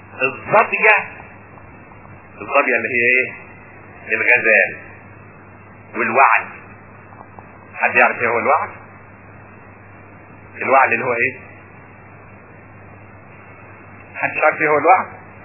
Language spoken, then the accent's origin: Arabic; Upper Egypt, Egypt; ليا واحد قريبي عندنا في الصعيد